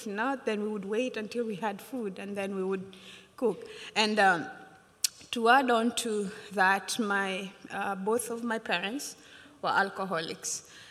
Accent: Kenya; now in Memphis, United States; I am originally from Kenya, but I live in Memphis, Tennessee, so I did not come in from Kenya last night, but I've been here for a while

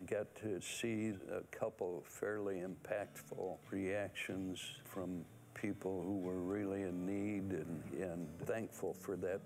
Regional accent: Missouri, United States; also born or lived in Iowa; Originally from Missouri. We moved around a lot. I call Iowa home.

